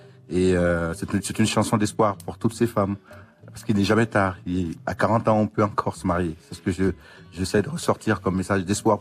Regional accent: Burkina Faso; Aujourd'hui, on est obligé, en tant que Burkinabé, de se mettre ensemble contre ce terrorisme

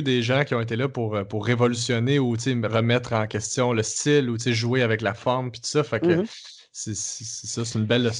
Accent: Quebec, Canada; Vous êtes vraiment moins en contact avec la culture québécoise. Fait que ce qui fait que quand nous, on arrive avec notre accent, presque notre accent

